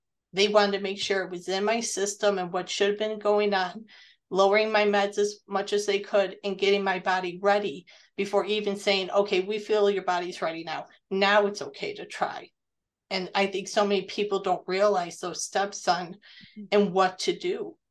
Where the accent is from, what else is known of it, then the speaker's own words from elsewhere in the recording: United States; growing up in America as a child, the attitude was you didn't question your doctor.